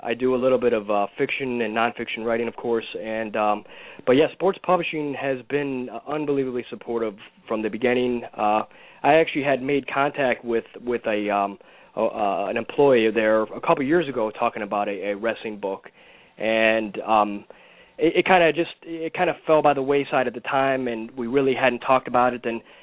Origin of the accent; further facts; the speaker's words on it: Fort Lauderdale, Florida, United States; I grew up in South Florida